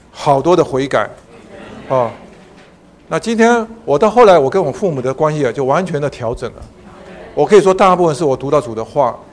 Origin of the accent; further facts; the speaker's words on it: China; 我们中国人常讲说、啊、要落叶归根，慎终追远，不能忘本